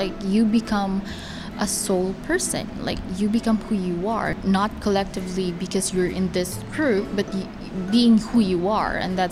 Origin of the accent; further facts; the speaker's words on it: Philippines; moved away as an adult; now in Canada; I'm 26 years old and I'm from the Philippines. I first came to Canada just this year, February 2015.